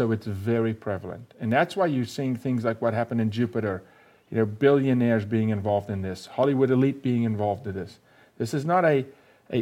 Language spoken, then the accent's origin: English; South Africa; moved away as an adult; now in United States; I'm from South Africa. I lived through apartheid. And I migrated from apartheid to the United States